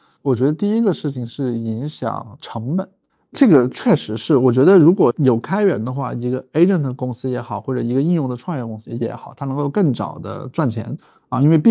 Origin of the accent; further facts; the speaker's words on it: Chongqing, China; 然后甚至我们都出生在同一个区啊，就很神奇，因为我们都在重庆念的高中嘛